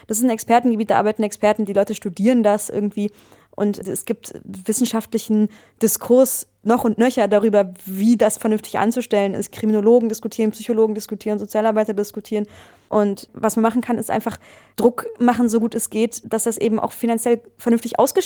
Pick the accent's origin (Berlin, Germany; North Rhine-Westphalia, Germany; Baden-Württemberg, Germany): Berlin, Germany; Ich komme ja aus Berlin